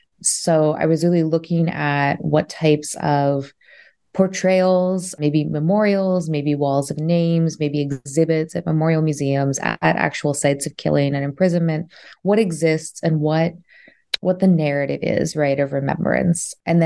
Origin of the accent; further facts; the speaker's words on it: Baltimore, Maryland, United States; I'm from Baltimore in the US.